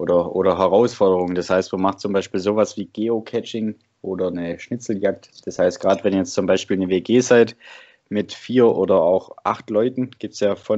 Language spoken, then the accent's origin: German; Stuttgart, Baden-Württemberg, Germany; ich komme ja aus Stuttgart